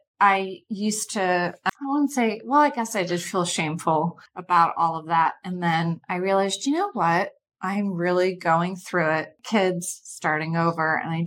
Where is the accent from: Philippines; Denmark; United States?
Denmark; I'm from Denmark.